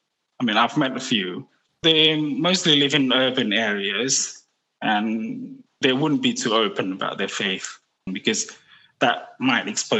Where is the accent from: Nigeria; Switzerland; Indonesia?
Indonesia; Surabaya, East Java; In my hometown, Surabaya, you know, we had a Jewish synagogue.